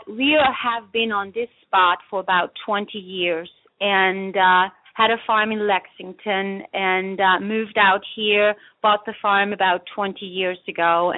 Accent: Austria; moved away as an adult; now in Kentucky, United States; Well, I'm actually from Austria, from the southern part of Austria, and came over here 35 years ago, and absolutely love Kentucky. I'm a true blue Kentuckian now.

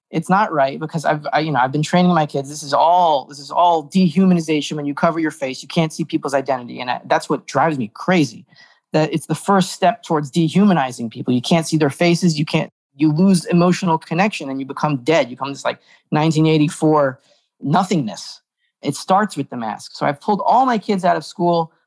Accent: Miami, Florida, United States; I've been tempted to go back to Florida where I'm from. I'm from Miami and my parents are still there

